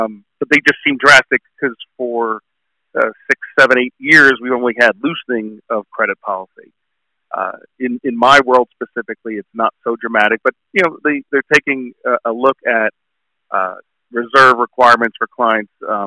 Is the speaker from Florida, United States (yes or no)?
no; New Jersey, United States; So originally I'm from New Jersey.